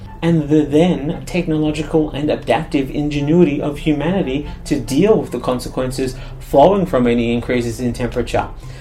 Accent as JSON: {"language": "English", "country": "Australia", "said": "Taking my home country of Australia as an example, we've been suffering some pretty obvious and extreme impacts of climate change"}